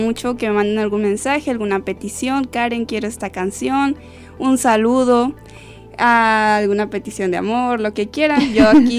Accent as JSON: {"language": "Spanish", "town": "Autlán de Navarro", "region": "Jalisco", "country": "Mexico", "said": "Sí, pues yo soy aquí de Autlán de Navarro, estudio la carrera de licenciatura en nutrición"}